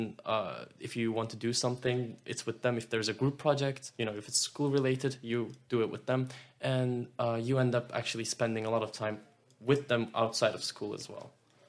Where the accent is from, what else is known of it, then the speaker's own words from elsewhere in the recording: Turkey; English is a second language; moved away as an adult; now in Netherlands; I am from Turkey. I've never actually studied university in Turkey, but pretty much almost all my friends are right